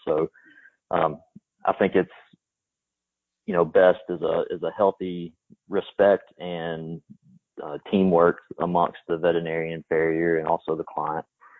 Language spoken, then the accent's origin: English; Texas, United States; I grew up in East Texas.